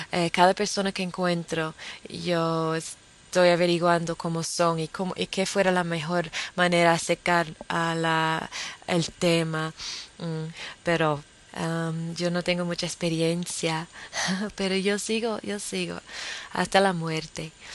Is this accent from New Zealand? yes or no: yes; New Zealand; aquí en mi país, en Nueva Zelanda.